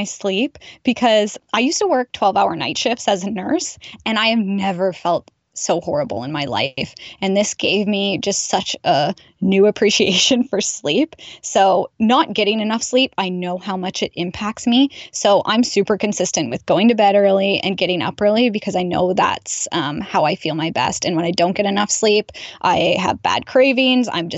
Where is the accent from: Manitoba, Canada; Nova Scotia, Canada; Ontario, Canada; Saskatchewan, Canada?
Ontario, Canada; Listowel; my hometown of Listowel, Ontario